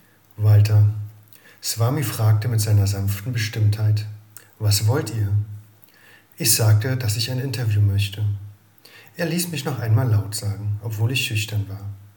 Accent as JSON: {"language": "German", "country": "Germany", "tie": "born or raised there", "said": "ich bin als Katholikin in Deutschland aufgewachsen, als Tochter des Küsters und war von Kindheit an tief in die Rhythmen des Glaubens eingebunden."}